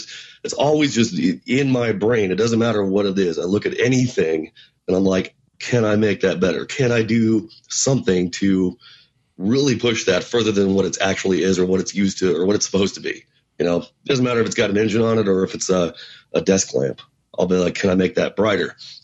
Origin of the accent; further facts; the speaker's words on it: Las Vegas, Nevada, United States; Vegas, I was born and raised in Vegas. It's my hometown, but it's a very transient town.